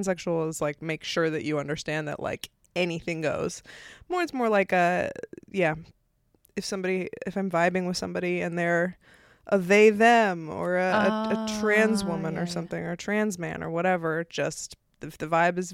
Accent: Ireland; Sorry for, I just feel like I just answered as an Irish person.

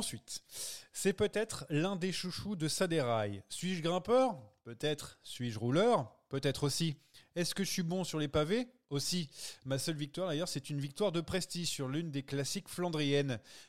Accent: Australia; French is a second language; J'ai remporté mes 2 courses chez moi en Australie.

